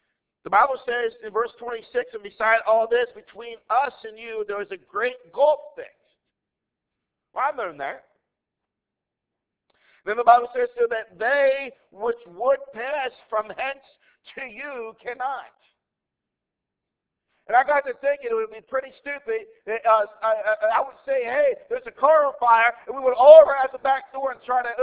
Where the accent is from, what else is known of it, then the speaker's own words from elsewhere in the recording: Baltimore, Maryland, United States; I'm from Baltimore, by the way, that's why I keep talking about Baltimore.